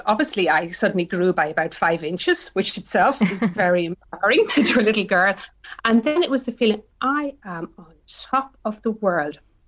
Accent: Dublin, Leinster, Ireland; Well, my accent tells you there, I'm from Dublin, Ireland originally

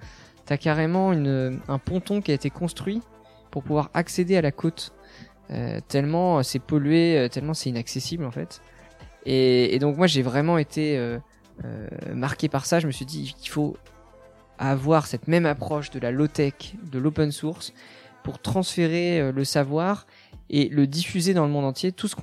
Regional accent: Concarneau, Brittany, France; j'ai 29 ans. J'ai grandi à Concarneau, en Bretagne, au bord de la mer.

